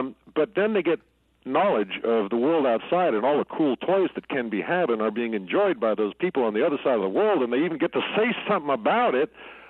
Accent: Beirut, Beirut Governorate, Lebanon; also born or lived in United States; So I grew up in Lebanon, in Beirut.

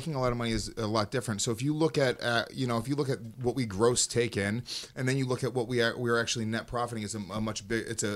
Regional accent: New York, United States; I grew up as a liberal. I grew up in New York as a brown person.

